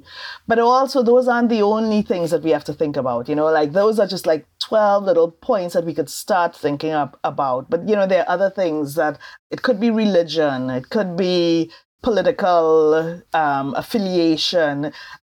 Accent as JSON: {"language": "English", "country": "Trinidad & Tobago", "said": "because I'm from Trinidad and Tobago, right?"}